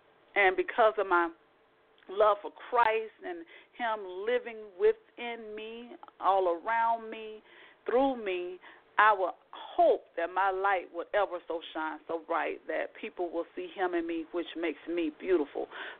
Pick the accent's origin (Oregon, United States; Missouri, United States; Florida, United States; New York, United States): Florida, United States; Lakeland; And I hail right here from Central Florida, guys, Lakeland to be exact, the city of swans.